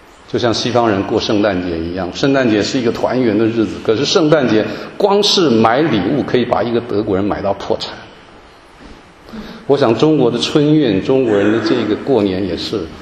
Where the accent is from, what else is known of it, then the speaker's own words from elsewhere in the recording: Taiwan; 我从台湾来我都吓了